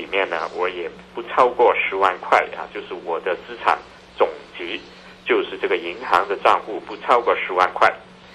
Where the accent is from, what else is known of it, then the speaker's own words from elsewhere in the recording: Hong Kong; now in New York, United States; 但是呢，都是用广东话的，因为我基本上我本身是从香港来。我也是主要是用这个广东话